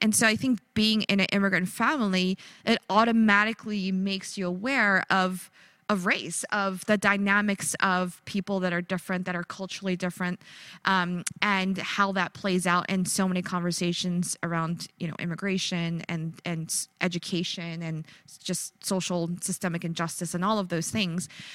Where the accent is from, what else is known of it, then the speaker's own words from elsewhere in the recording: Philadelphia, Pennsylvania, United States; now in Elkridge, United States; I live in Elkridge, Maryland, which is right outside of Baltimore. I'm originally from Philly, so I'm a Philly girl at heart, but I've been living in Baltimore for the past 20 years or so.